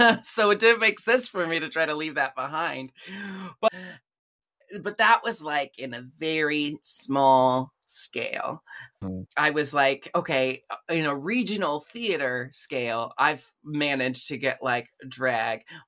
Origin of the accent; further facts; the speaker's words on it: Portland, Oregon, United States; Well, I grew up in Portland, Oregon, which is where I live once more. That's where I am right now.